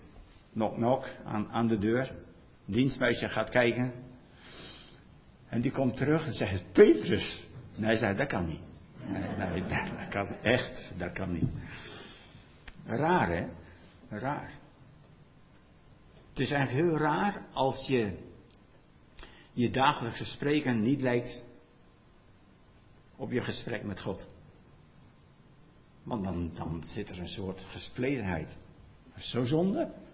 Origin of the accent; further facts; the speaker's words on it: Drenthe, Netherlands; accent: Drents; Niet zozeer over mijn Drentse dialect, wat ik dagelijks koeterwaal. Ja, wel leuk dat ik als Drent jullie taalles ga geven.